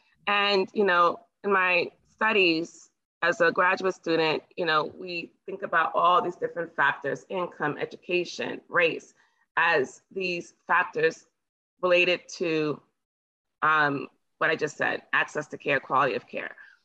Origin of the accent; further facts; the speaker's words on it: New York City, New York, United States; even though I grew up in New York City, I didn't deal with, thankfully, I didn't have a lot of interactions with racist individuals.